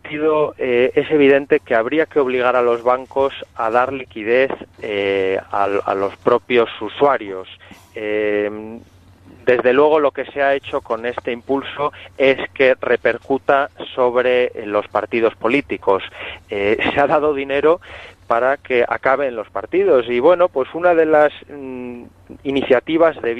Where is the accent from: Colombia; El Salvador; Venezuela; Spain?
Spain; Los que pagamos la llegada de estos inmigrantes somos los españoles.